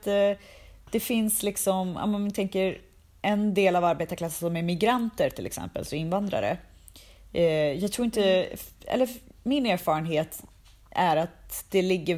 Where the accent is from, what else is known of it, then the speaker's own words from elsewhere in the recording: Sandviken, Gävleborg County, Sweden; typ i Sandviken där jag är ifrån.